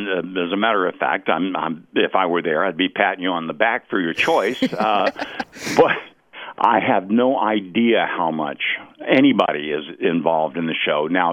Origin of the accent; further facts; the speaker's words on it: the South, United States; I'm originally from the South